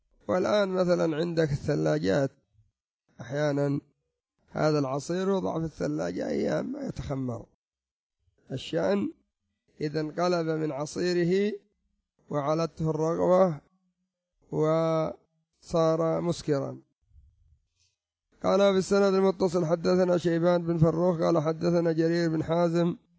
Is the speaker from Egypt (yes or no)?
no; Yemen; مثل الآن المشروبات التي عندنا في اليمن تسمى العرايسي مثلا